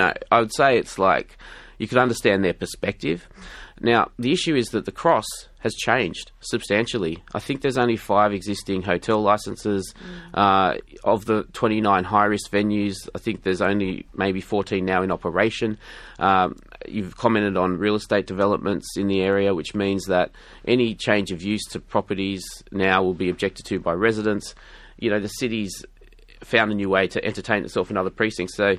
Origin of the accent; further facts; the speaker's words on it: Sydney, New South Wales, Australia; I grew up in Sydney Southwest, and, you know, coming into the city as a man of colour